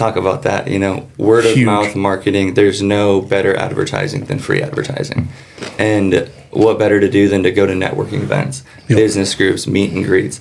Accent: Norfolk, Nebraska, United States; But I'm small town Nebraska. I was born and raised in Norfolk, Nebraska.

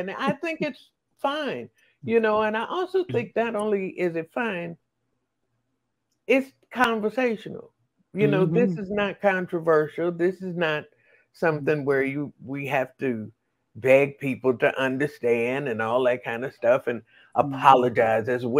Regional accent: Chicago, Illinois, United States; And since I'm from Chicago, I had my parents come

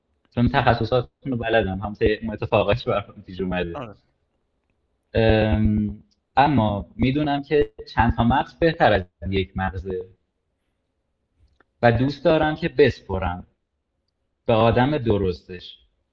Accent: Tehran, Tehran Province, Iran; moved away; حالا من از تهران پاشدم اومدم

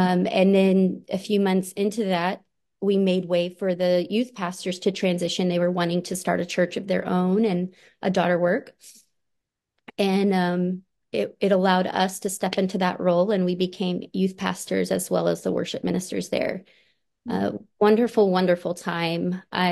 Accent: Odessa, Texas, United States; moved away as an adult; now in St. Louis, United States; I'm originally from Odessa, Texas, born and raised. I left there when I was 20, moved to St. Louis, Missouri.

